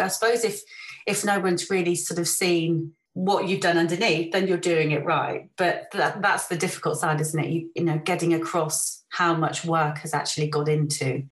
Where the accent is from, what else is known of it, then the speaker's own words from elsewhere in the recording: South West England, United Kingdom; And I come from Devon originally. So down south, you know, that way.